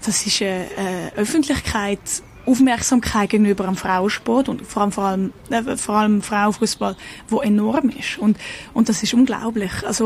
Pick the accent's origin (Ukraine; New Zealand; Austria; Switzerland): Switzerland; now in Stockholm, Sweden; ich komme aus der Schweiz, bin 28.